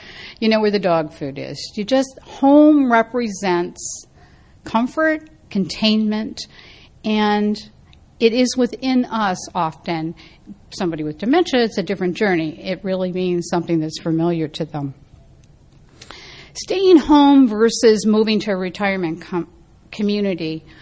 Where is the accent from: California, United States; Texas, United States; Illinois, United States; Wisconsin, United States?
California, United States; San Francisco; I grew up in San Francisco, and God, you can get anywhere in San Francisco.